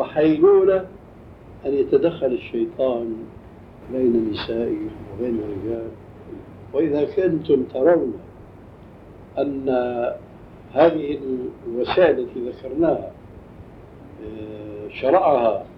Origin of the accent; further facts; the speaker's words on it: Syria; يسمى عندنا في سوريا بالصف